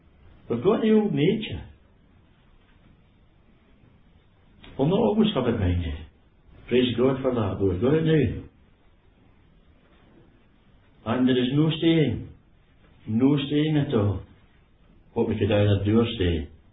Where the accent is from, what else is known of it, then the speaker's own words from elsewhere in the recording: Kilbirnie, Scotland, United Kingdom; I remember there was an old man in the town where I was brought up in Kilburnie